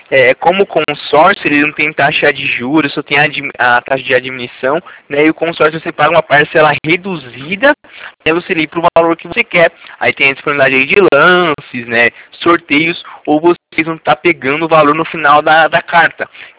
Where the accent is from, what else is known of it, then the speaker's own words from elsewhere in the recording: Itatiba, São Paulo, Brazil; Sou daqui de Itatiba.